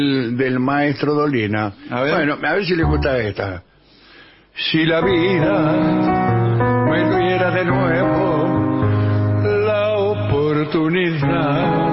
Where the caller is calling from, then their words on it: Berazategui, Buenos Aires Province, Argentina; de Berazategui.